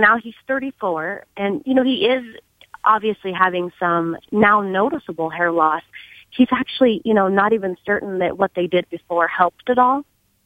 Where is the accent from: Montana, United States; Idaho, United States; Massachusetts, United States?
Montana, United States; We're from Montana. There's no Bosley or hair restoration that I know of in Montana.